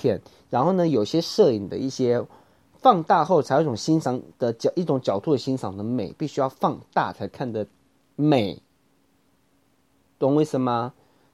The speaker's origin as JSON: {"language": "Chinese", "country": "Taiwan", "said": "我们台湾人在外面的名，在国际的名声其实不是说很好"}